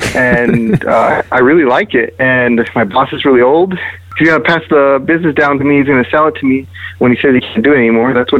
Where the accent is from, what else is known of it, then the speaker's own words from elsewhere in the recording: Roswell, New Mexico, United States; now in Las Cruces, United States; I'm originally from Roswell, but I've been in Las Cruces for like, what, since 2012 I've been here.